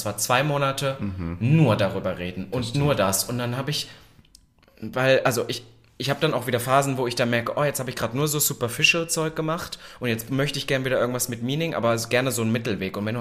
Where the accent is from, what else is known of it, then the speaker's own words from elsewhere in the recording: Halle, Saxony-Anhalt, Germany; ich komme selbst eigentlich aus Halle Saale und ich bin damals weg